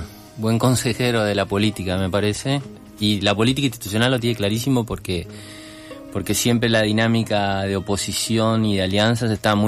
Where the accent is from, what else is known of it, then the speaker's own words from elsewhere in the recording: Uruguay; yo lo digo con tranquilidad porque soy uruguayo y mañana me voy